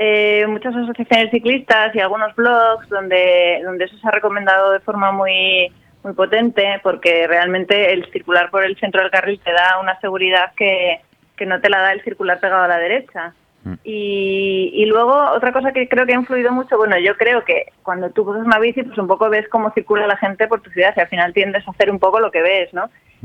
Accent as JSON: {"language": "Spanish", "town": "Pamplona", "region": "Navarre", "country": "Spain", "said": "yo soy de Pamplona, y Pamplona es una ciudad en la que no hay nada, ni carril bici, ni bicis en la calzada, ni nada, solo hay bicis por la acera."}